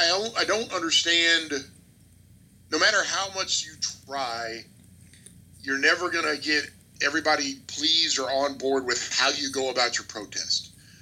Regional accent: United States; I'm incredibly proud to be an American, and there is no prouder moment for me as an American than the playing of our national anthem.

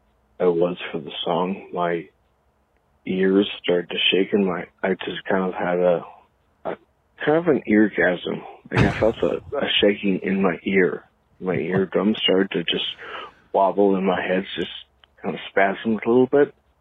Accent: Canada; I'm from Canada.

